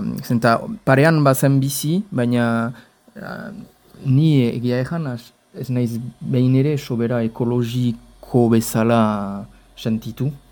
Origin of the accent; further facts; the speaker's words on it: Ascain, Nouvelle-Aquitaine, France; 28 urte, Azkaingoa, Azkainen sortua, ikastolan ibilia naiz nire haurtzaro osoa